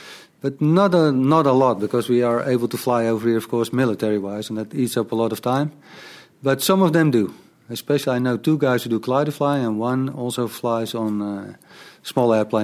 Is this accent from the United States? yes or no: no; Netherlands; English is a second language; although we are foreign and we're from the Netherlands.